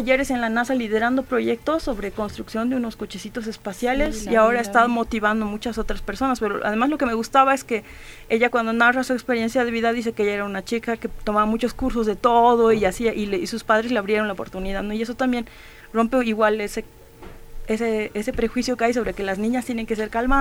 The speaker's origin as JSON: {"language": "Spanish", "country": "Bolivia", "said": "a la manera en que nosotros como bolivianos construimos el conocimiento"}